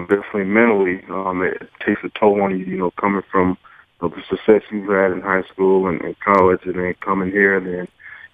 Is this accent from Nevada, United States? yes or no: yes; Las Vegas, Nevada, United States; And growing up in Vegas, is I love Vegas. That's, you know, where I'm from, and I've spent a lot of years there